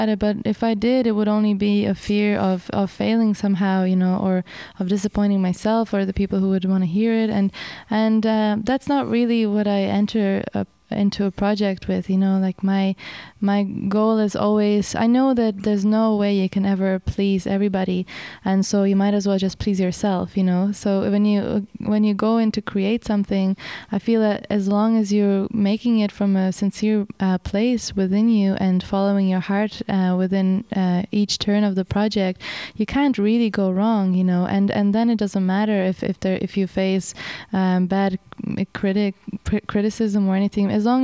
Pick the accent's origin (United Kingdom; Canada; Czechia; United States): Czechia; English is a second language; went and inquired in a music school in my hometown about initially taking guitar lessons, because my dad, you know, there's this tradition about sitting around a fire and playing folk songs in Czech Republic